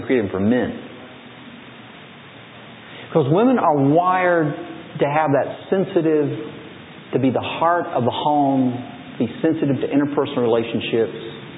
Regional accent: Michigan, United States; I come from Michigan.

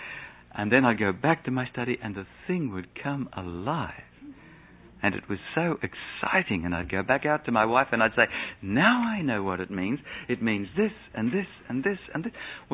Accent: Melbourne, Victoria, Australia; moved away as an adult; also born or lived in Sydney; See, when I was a young fella, about 19, we moved to Sydney and from Melbourne in Australia, and we went into the Waitara Church.

